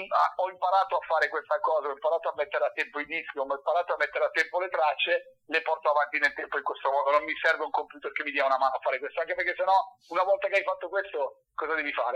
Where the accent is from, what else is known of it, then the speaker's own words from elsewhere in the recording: Desenzano del Garda, Lombardy, Italy; che io sono di Desenzano del Garda